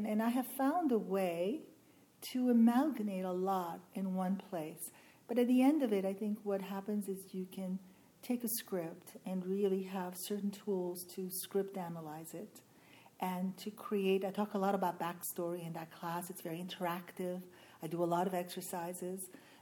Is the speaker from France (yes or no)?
yes; France; first language French; English is a second language; I speak 5 languages fluently. I speak French, obviously, because I was raised in France. I speak Italian, I speak Spanish, and I speak Portuguese.